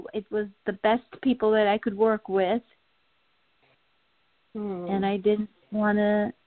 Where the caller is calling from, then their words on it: New York, United States; From New York.